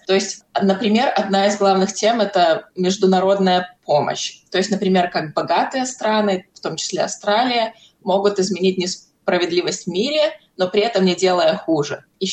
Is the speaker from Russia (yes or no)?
no; Belarus; изначально я выросла в Беларуси, и мне очень повезло путешествовать, включая такие страны, как Южная Африка, потом Австралия и много стран в Европе.